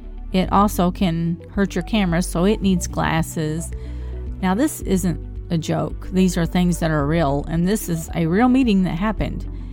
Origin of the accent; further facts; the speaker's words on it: Arkansas, United States; See, I live in Mountain Home, Arkansas. As if you couldn't tell by my voice that I'm from Arkansas. I don't know. I don't really think I have an accent